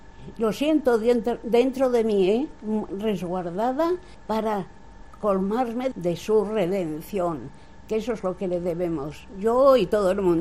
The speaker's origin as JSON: {"language": "Spanish", "town": "Olmedo", "region": "Castile and León", "country": "Spain", "also_born_or_lived": "Africa", "said": "porque yo he vivido ya más tiempo en África que en Olmedo, entonces me siento más africana y me siento una africana a hacer misión en Castilla, en Olmedo precisamente, en Olmedo de mi alma, donde tengo tantos seres queridos."}